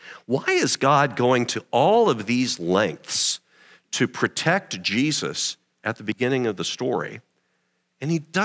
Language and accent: English; Indianapolis, Indiana, United States; I grew up in Indianapolis, Naptown.